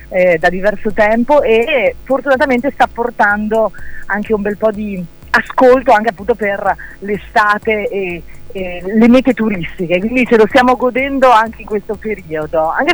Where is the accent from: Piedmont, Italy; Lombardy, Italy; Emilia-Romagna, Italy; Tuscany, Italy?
Emilia-Romagna, Italy; Bologna; io in Italia nasco, cresco, ci vivo, sono bolognese nonostante abbia un incarnato molto colorato e origini eritree